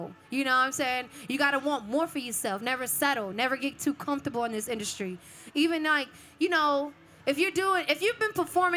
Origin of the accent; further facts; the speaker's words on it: Austin, Texas, United States; I'm from Austin, Texas.